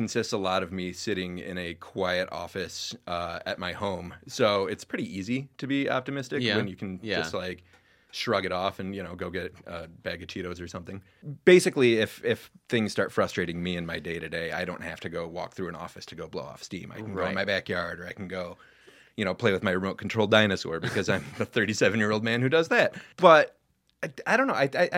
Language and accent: English; Flint, Michigan, United States; You know, I grew up in and around Flint, Michigan, which is a place that's been pummeled consistently with bad news after bad news after being kind of this like Midwestern paragon of the American dream.